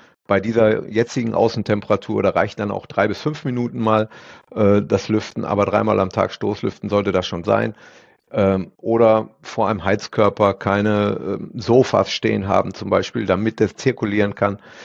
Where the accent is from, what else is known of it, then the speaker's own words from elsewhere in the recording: North Rhine-Westphalia, Germany; als waschechter Ostwestfale hat man automatisch einen Bezug zum Handball